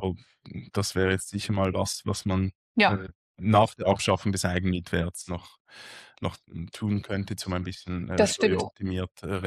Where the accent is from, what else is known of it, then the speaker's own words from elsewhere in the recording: Basel, Basel-Stadt, Switzerland; Beispielsweise mein Heimatkanton, der Kanton Basel-Stadt